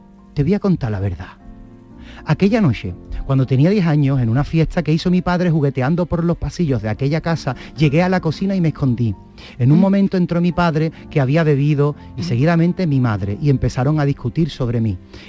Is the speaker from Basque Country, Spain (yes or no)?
no; Cádiz, Andalusia, Spain; nosotros, que somos gaditanos, tenemos esa suerte de habernos criado, que siempre lo hablamos y siempre no, porque nos criamos en el mundo del carnaval